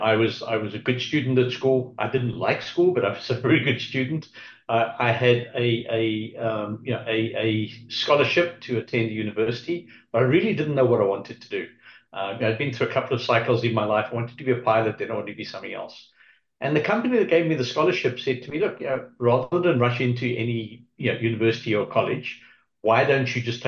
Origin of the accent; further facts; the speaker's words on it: South Africa; also born or lived in England; now in Ocala, United States; I was born in England but grew up in South Africa. I moved to America 7 years ago.